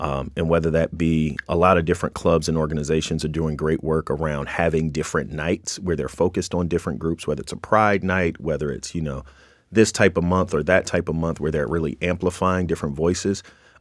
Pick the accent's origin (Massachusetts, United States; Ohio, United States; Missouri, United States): Massachusetts, United States; Boston; It's like, oh, where are you from? Boston. Oh, yeah.